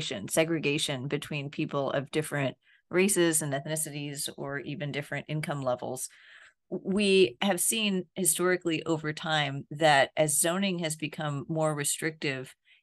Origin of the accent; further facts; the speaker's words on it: Houston, Texas, United States; I grew up in Houston, which happens to be the only large American city without zoning.